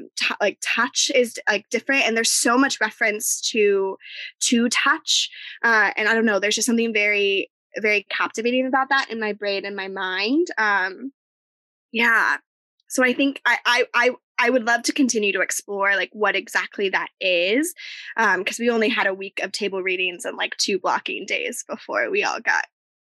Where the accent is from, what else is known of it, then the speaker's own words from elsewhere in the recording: Idaho, United States; Cause I grew up in Idaho for the most part.